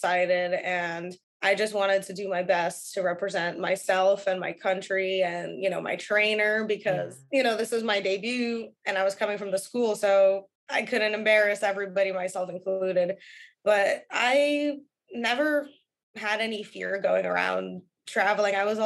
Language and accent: English; Moscow, Russia; now in New York City, United States; I'm from Moscow, Russia.